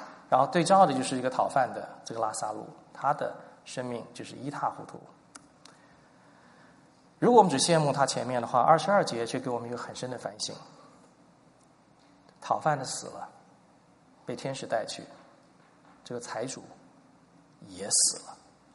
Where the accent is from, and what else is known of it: Taiwan